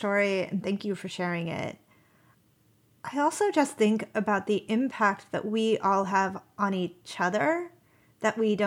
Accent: Massachusetts, United States; Rural Massachusetts or like towny Massachusetts.

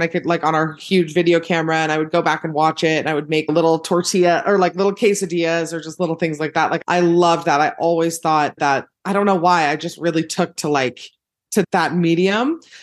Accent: Utah, United States; I host The Bad Broadcast, which is a podcast. I'm from Utah. I was raised here. I'm the youngest of eight kids.

